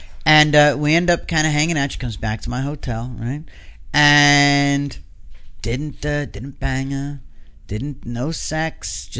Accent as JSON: {"language": "English", "region": "New York", "country": "United States", "said": "Plus the idea that I was from New York."}